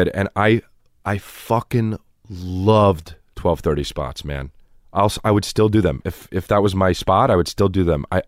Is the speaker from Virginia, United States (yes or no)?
no; New Jersey, United States; And I was like, I'm from New Jersey.